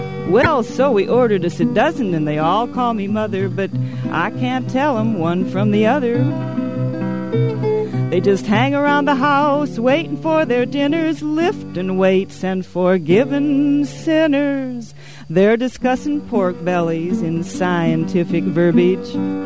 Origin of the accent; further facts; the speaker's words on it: Michigan, United States; now in Camden, United States; Well, I'm originally from Michigan.